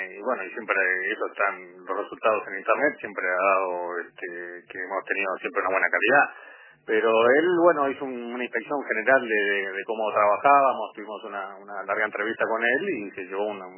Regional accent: Uruguay; Los accionistas somos uruguayos

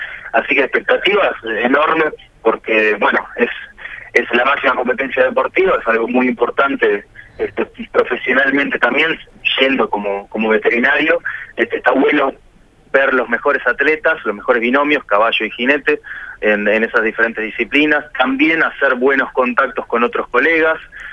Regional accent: Montevideo, Uruguay; Somos de Montevideo

